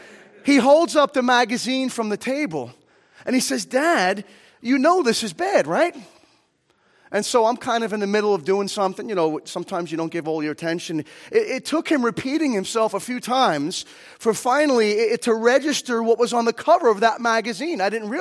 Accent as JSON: {"language": "English", "town": "Copaic", "country": "United States", "tie": "born or raised there", "said": "I grew up in Copaic, went to all the Copaic schools, you know, the grade school, high school, junior high, and everything was public school."}